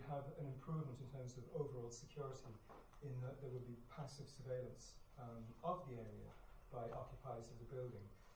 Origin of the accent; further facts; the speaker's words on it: Stafford, West Midlands, United Kingdom; But I'm from Stafford.